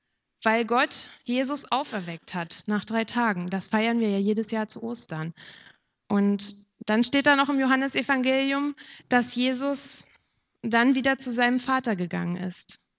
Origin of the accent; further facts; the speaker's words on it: Brandenburg, Germany; bei diesem Freischwimmer musste man damals bei uns in Brandenburg, musste man da auch einen Ring raustauchen